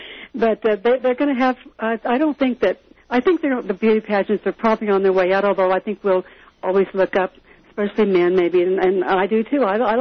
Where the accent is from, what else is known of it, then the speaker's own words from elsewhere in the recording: Kansas, United States; I used to watch them all the time, and I'm from Kansas